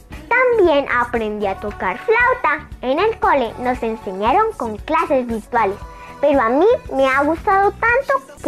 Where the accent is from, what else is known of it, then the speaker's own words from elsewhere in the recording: Bogotá, Colombia; born there; now in Popayán, Colombia; tercero en el Real Colegio San Francisco de Asís, de aquí de Popayán. Nací en Bogotá hace un poco más de 8 años. Soy de sangre santandereana y como dice Rafael Pombo, yo soy de Colombia entera.